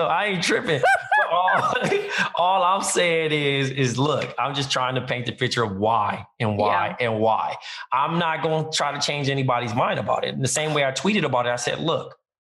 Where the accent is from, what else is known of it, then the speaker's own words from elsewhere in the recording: New York City, New York, United States; Also, fellow New Yorkers, how'd you feel how he portrayed as a New Yorker coming to Zamunda?